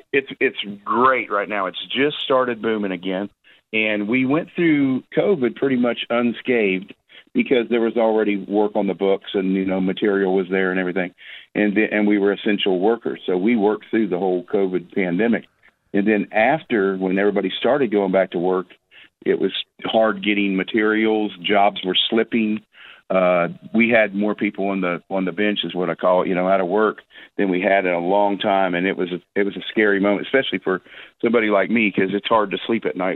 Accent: Orlando, Florida, United States; also born or lived in 29 Palms, California; came back to my hometown of Orlando.

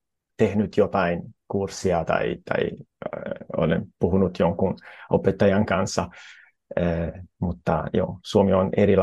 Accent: Italy; first language Italian; Finnish is a second language; mä olen italialainen, eli italia on mun ainoa äidinkieli. Sitten sen lisäksi osaan saksaa, englantia, portugalia, suomea, ranskaa ja romania aika hyvin.

